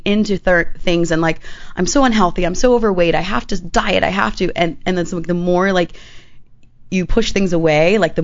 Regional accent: Miami, Florida, United States; But I think it's because I grew up in Miami

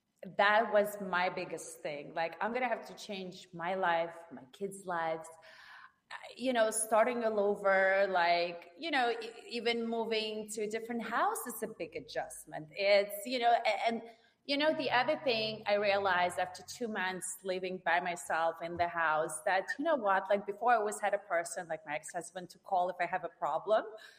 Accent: Moscow, Russia; English is a second language; Because I grew up in Russia, in Moscow.

